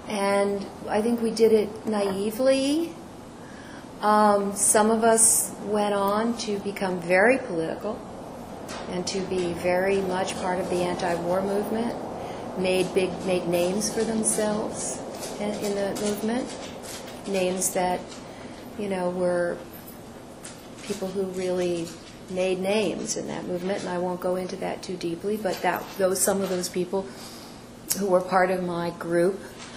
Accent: Camp Hill, Pennsylvania, United States; I grew up just outside of Harrisburg in a suburb called Camp Hill, mm-hmm. on the other side of the river.

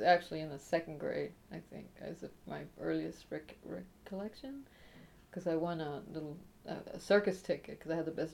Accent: Crow, Texas, United States; also born or lived in Mercedes, Texas; Okay, I was born in Mercedes, Texas. I was just born there, but I grew up in Crow, Texas.

